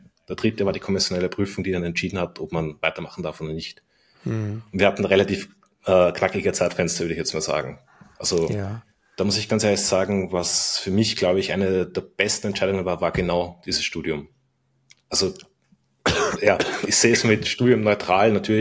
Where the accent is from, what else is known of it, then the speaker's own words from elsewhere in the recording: Austria; bei uns in Österreich heißt es Matura, in Deutschland heißt es ja Abi